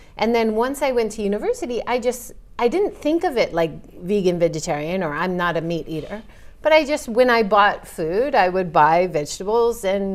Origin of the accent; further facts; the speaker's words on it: Hawaii, United States; it comes from growing up in Hawaii, because I grew up appreciating nature, appreciating where I was, knowing that I was in a really special place